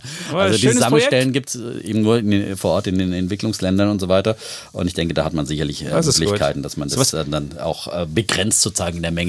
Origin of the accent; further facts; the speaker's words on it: Feuchtwangen, Bavaria, Germany; unweit meiner Heimat, möchte ich mal sagen, weil ich komme Feuchtfang ist direkt sozusagen an der Grenze zu Baden-Württemberg.